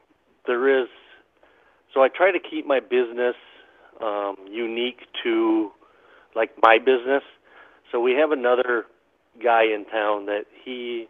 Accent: La Crosse, Wisconsin, United States; I am originally from La Crosse. I went to high school here, or graduated from high school here. And then I went into the military and was gone for 25 years, and I had recently moved back in 2010.

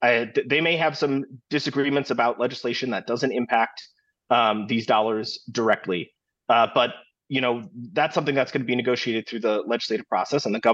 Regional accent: Wisconsin, United States; We're all from Wisconsin. We all, root for the Packers.

